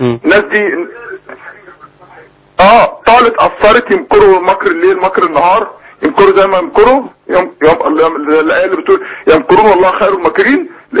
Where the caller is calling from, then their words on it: Alexandria, Alexandria Governorate, Egypt; من اسكندرية.